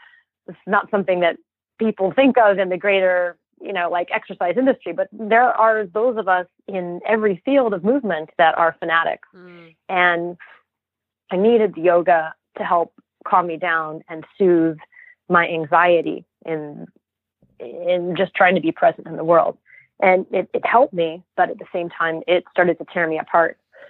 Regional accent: Santa Fe, New Mexico, United States; I grew up in Santa Fe, New Mexico, in a solar home off the grid, and we didn't have very good TV reception.

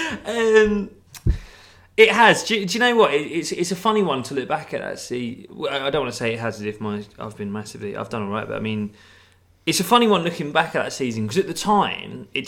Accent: United Kingdom; I grew up just outside of North London, so most people were Spurs fans or Arsenal fans.

